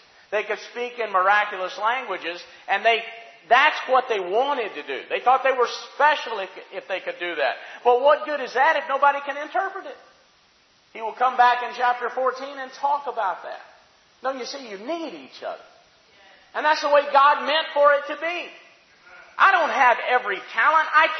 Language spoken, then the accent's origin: English; Alabama, United States; I mean, I'm from Alabama. We got a tent meeting coming up.